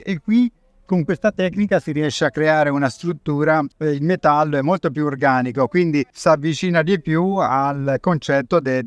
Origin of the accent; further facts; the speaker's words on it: Castiglion Fiorentino, Tuscany, Italy; Io sono di Castiglion Fiorentino, di Arezzo